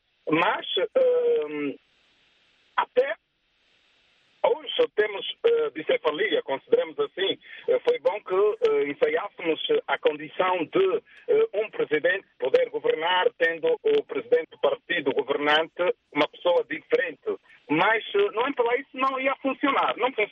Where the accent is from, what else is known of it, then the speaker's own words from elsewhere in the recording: Cabinda, Angola; Eu sou de cabinda.